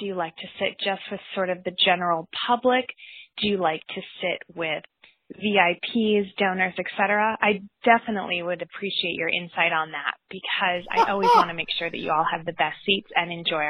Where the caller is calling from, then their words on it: Arlington, Virginia, United States; I'm calling from Arlington, Virginia.